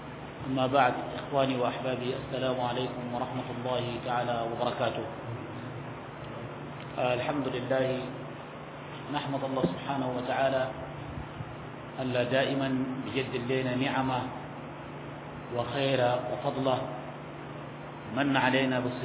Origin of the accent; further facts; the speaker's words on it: Borno, Nigeria; هنين في بلادنا نيجيريا وفي برنو هنين